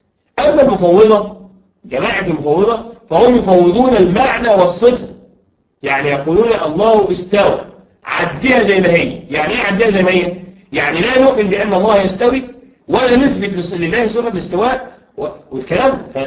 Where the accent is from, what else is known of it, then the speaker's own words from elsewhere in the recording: Egypt; المصري نسبة إلى بلدنا مصر